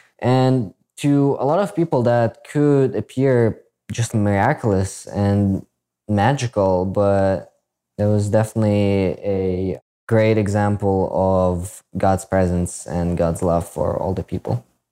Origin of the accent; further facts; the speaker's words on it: Ukraine; I am from Ukraine, particularly Eastern Ukraine.